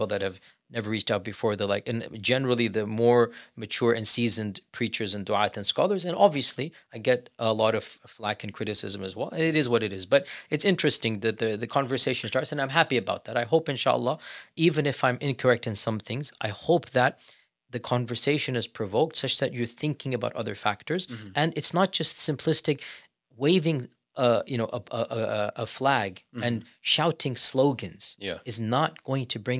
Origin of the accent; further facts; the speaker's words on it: Pakistan; I know as a Pakistani